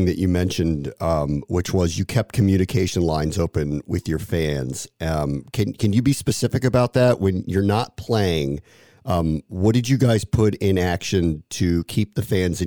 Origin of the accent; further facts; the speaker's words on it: Maryland, United States; I grew up in Maryland